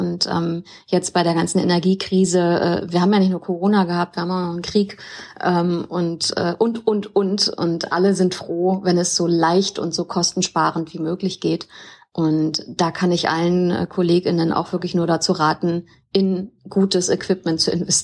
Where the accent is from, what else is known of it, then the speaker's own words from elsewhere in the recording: Hamburg, Germany; now in Berlin, Germany; ich bin ja Hamburgerin, lebe aber in Berlin